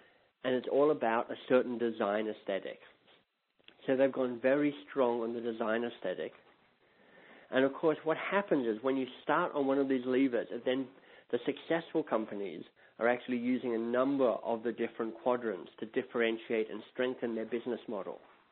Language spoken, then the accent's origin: English; Australia; moved away as an adult; now in Canada; So there is, I come from Australia originally. So Australia, amongst other things for being a great country, has great wine. So when I moved to Canada 6 or 7 years ago